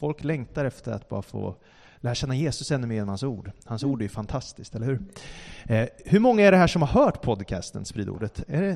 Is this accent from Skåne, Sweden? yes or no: no; Stockholm, Stockholm County, Sweden; Vi är från Stockholm, är vi? Eller jag är här, det är ursprungligen också.